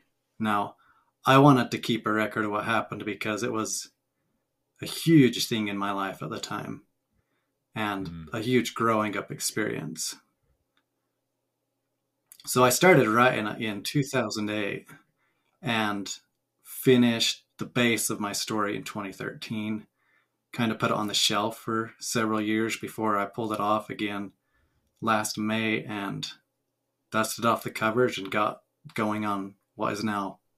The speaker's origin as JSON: {"language": "English", "town": "Sandy", "region": "Utah", "country": "United States", "tie": "born or raised there", "also_born_or_lived": "Short Creek", "said": "I was born in Sandy, Utah, and when I was born, we only had two mothers. That changed pretty quick. But I grew up for 8 years in Sandy, Utah, before we moved to Short Creek."}